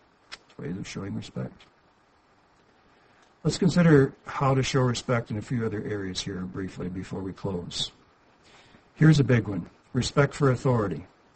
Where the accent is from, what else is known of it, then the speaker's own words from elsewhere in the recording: Midwest, United States; and that's not the way it was where I grew up in the Midwest.